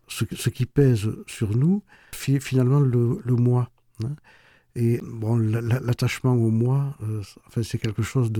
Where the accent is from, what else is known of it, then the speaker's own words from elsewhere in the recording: Occitanie, France; born there; c'est ma compatriote ariégeoise, puisque je suis né dans le Couserans